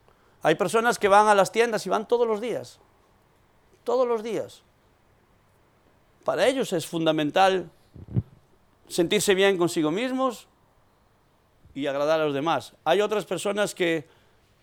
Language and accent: Spanish; Spain; ¿cómo sabe que somos españoles?